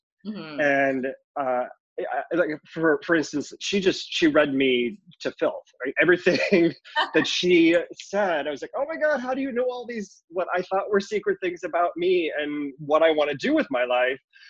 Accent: Oregon, United States; I'm from Oregon originally.

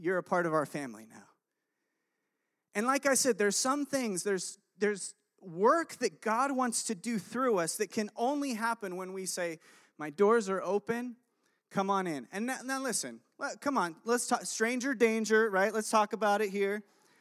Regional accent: Chile; We grew up missionaries in Chile.

